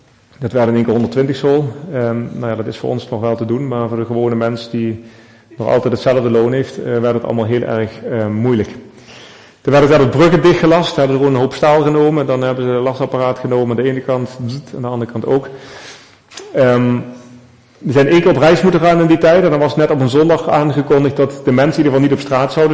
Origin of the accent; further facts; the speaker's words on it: Netherlands; also born or lived in Peru; ik ben wel Nederlander in mijn paspoort, maar ik ben ook geen Peruaan. Dus je hangt er zo'n beetje tussenin.